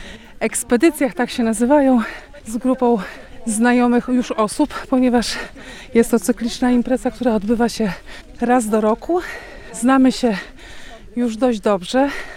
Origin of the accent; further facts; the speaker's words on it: Rąblów, Lublin Voivodeship, Poland; Jestem z okolic. Pochodzę z Rąblowa i tam mieszkam. Także odległość jest około 20 kilometrów.